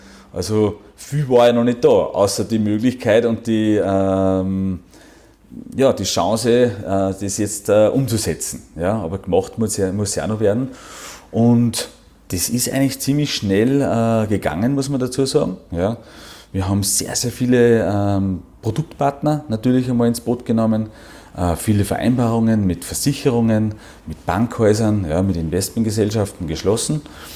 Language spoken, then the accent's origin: German; Werfen, Salzburg, Austria; now in Tyrol, Austria; kein Gebürtiger nicht, fühle mich aber schon richtig pudelwohl da herinnen im schönen Land Tirol. Bin ein Salzburger, ja, komme aus dem Bangau, nämlich da in der Nähe von Werfen, da bin ich aufgewachsen.